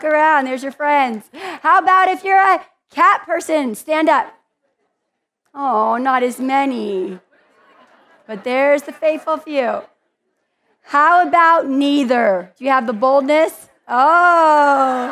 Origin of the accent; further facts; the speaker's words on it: California, United States; I was born in Southern California and born and raised there. Yeah, I know all you Nevada people want to get rid of us, but Nevada means home now.